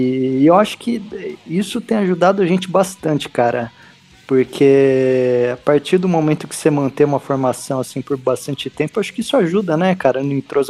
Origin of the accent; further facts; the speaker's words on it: Valinhos, São Paulo, Brazil; eu sou de Valinhos, que é uma cidade muito próxima de Campinas, né, aqui do interior de São Paulo